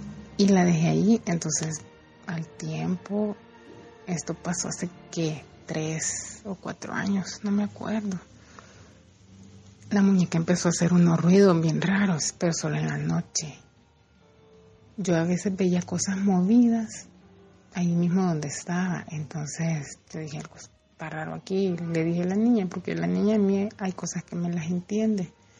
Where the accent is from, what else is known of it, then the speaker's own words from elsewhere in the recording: El Salvador; Yo soy del Salvador.